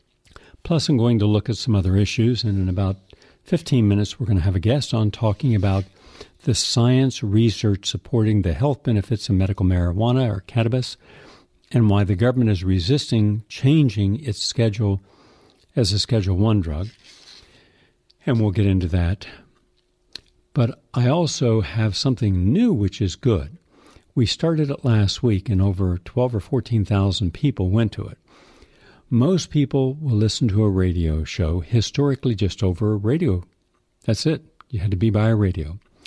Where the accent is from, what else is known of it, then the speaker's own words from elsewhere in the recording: West Virginia, United States; I'm from West Virginia, and this was considered a once-in-a-500-year storm.